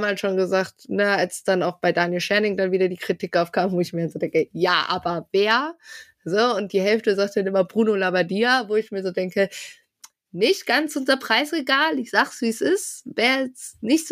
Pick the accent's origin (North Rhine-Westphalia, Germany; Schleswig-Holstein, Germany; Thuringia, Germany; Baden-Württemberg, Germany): North Rhine-Westphalia, Germany; Bielefeld; wir als Bielefelder sagen